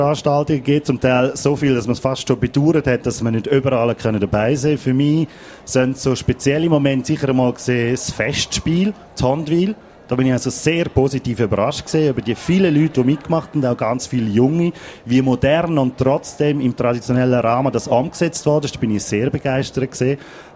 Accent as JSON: {"language": "German", "region": "Appenzell Innerrhoden", "country": "Switzerland", "said": "Aber wenn ich dann wieder herkomme auf Innerrhoden, höre ich es dann einmal im Ausgang. Schwätze ist jetzt gerne einmal richtig bei uns oben."}